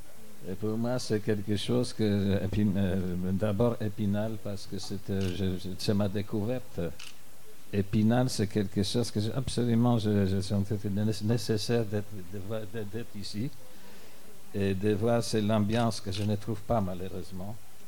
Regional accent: Belgium; now in Switzerland; Je suis belge, d'origine polonaise, résident en Suisse et travaillant pour les Français.

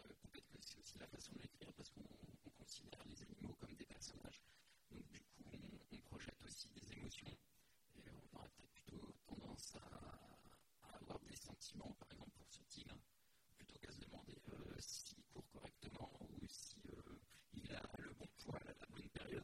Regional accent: France; je suis français

